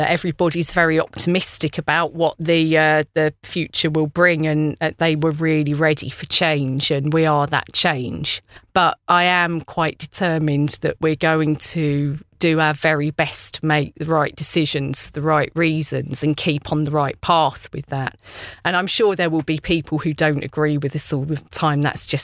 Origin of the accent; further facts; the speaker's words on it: Luton, East of England, United Kingdom; moved away as an adult; I grew up in Luton in Bedfordshire, and then I left there when I went to university. I went to Manchester to do a physics degree